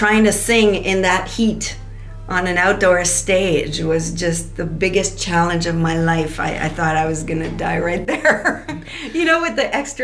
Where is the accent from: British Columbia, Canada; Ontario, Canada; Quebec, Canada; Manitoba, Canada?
Ontario, Canada; Saint-Eugène; I am. I'm from Saint-Eugène.